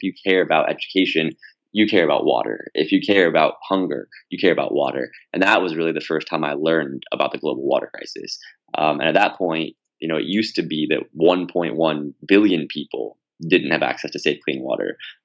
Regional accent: Indianapolis, Indiana, United States; now in Los Angeles, United States; I've lived in Los Angeles for the last 12 years, but I grew up in Indianapolis, Indiana. And for most of my childhood, we moved quite a lot

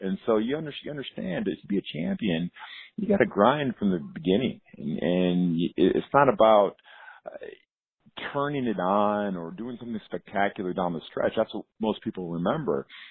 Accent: Birmingham, Michigan, United States; And my hometown of Birmingham, Michigan, you get Oakland Hills, Ryder Cup track and U.S. Open track.

